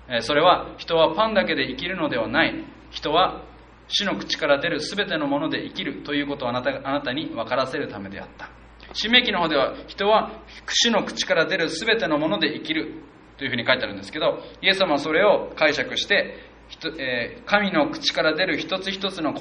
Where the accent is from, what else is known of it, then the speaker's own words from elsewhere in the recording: Okinawa, Japan; 沖縄人ですからね。僕も豚好きです。